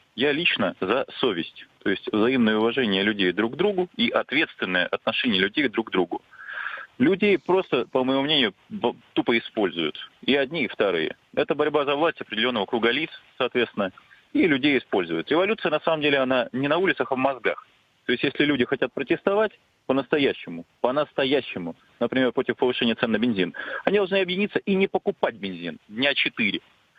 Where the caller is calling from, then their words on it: Saint Petersburg, Russia; я из Санкт-Петербурга.